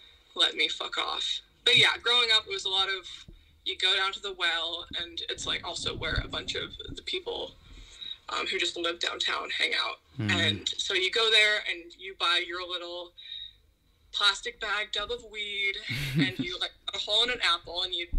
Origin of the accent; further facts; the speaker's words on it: Olympia, Washington, United States; I haven't really been many other places, so Ol